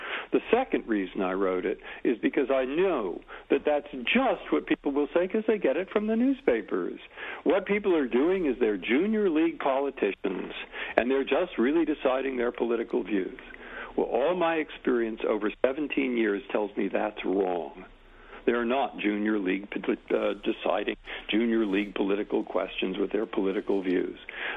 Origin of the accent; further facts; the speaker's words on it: San Francisco, California, United States; I grew up in San Francisco.